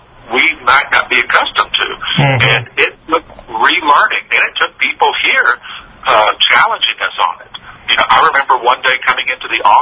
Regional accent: United States; because being an American, you know, my mindset was, let's get down to business.

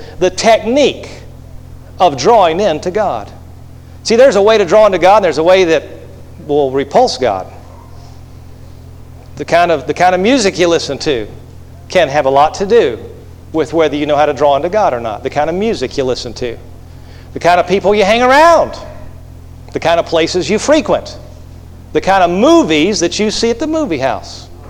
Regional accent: Atlanta, Georgia, United States; See, I grew up in Atlanta, so, I mean, Statesboro is like falling off the edge of the world as far as I was concerned.

